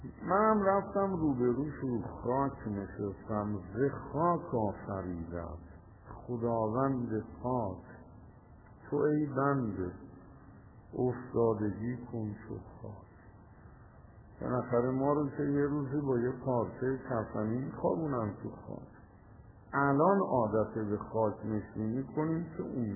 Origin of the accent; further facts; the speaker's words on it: Tehran, Tehran Province, Iran; گفت اهل کجایی؟ گفتم تهران.